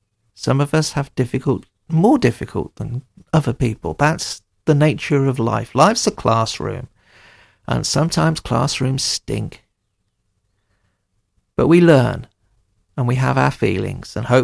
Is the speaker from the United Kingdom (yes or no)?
yes; United Kingdom; I'm British.